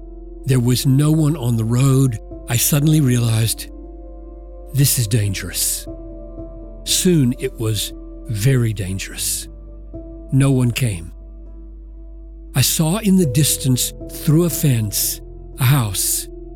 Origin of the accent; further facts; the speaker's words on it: South Carolina, United States; now in Minnesota, United States; When I came to Minnesota from South Carolina, I dressed for it